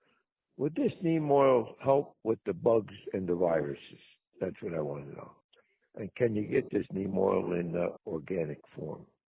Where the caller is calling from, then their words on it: Mount Arlington, New Jersey, United States; I'm calling from Mount Arlington, New Jersey. Not North Arlington. I'm located by Lake Apacon.